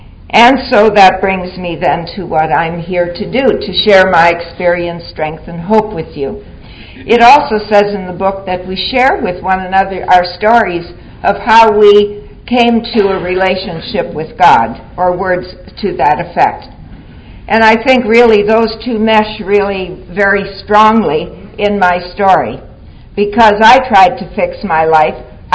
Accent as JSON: {"language": "English", "town": "Toronto", "region": "Ontario", "country": "Canada", "said": "I'm an alcoholic. Hi, everybody. I'm from Toronto, Ontario, Canada."}